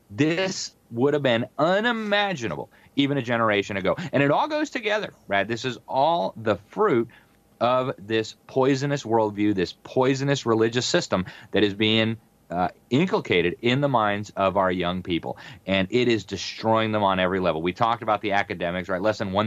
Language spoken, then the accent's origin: English; Florida, United States; It's even here in my home state of Florida.